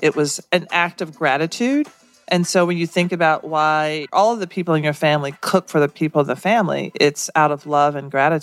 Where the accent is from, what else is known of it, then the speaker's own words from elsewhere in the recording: the South, United States; now in New York City, United States; It was the least I could do as a Southerner in New York City.